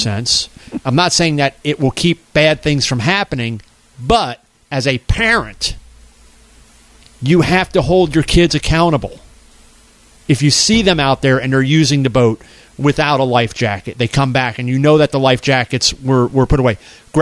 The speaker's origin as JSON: {"language": "English", "town": "Merritt Island", "region": "Florida", "country": "United States", "tie": "born or raised there", "said": "But I, growing up in Merritt Island, I used to take our boat at the age of 13, 14, 15, 16."}